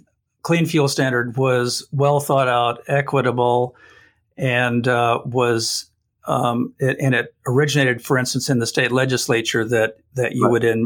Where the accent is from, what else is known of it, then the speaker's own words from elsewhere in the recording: Oregon, United States; Yep, I grew up down in Southern Oregon.